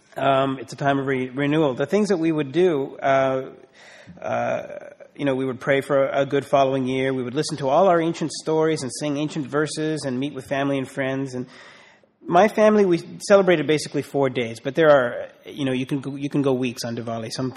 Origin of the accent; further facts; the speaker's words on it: Canada; growing up in Canada, there were always sort of Indian Diwali house parties, for example, where the local Indian community in our little town in Canada would get together